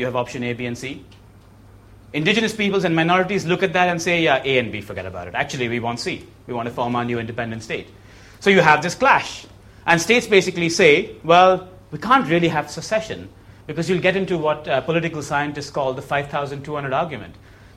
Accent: India; European in inverted commas because I'm Indian

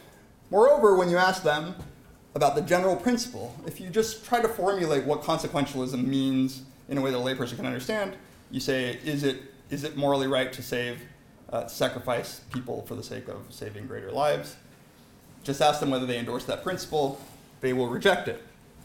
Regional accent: United States; when I realized as a young child growing up in America, what Hiroshima and Nagasaki really were

